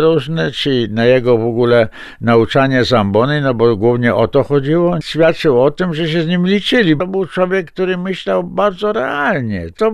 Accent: western Poland, Poland; Ja pochodzę z zachodniej Polski, to znaczy z seminarium gnieźnieńskie i prymas był moim ordynariuszem.

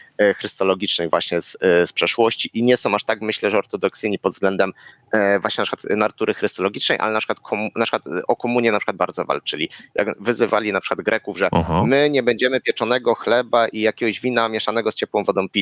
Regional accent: Kielce, Świętokrzyskie Voivodeship, Poland; albo na przykład z mojego rodzinnego miasta, jakimi są Kielce.

